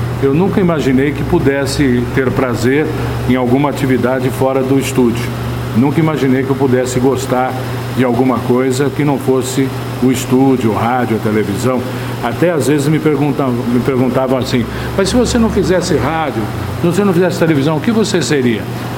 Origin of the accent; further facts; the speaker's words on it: Rio Claro, São Paulo, Brazil; born there; moved away as an adult; now in Piracicaba, Brazil; Eu vim de São Paulo para cá. Eu nasci em Rio Claro e quando completei 18 anos, fui para São Paulo, fui trabalhar no rádio em São Paulo e tive a minha vida praticamente toda na capital.